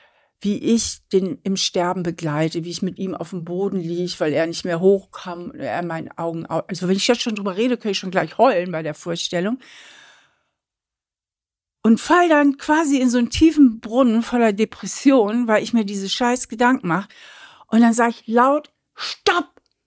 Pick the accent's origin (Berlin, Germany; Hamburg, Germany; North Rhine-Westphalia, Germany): Hamburg, Germany; Wir sind ja beide in Hamburg aufgewachsen, ich ja auch.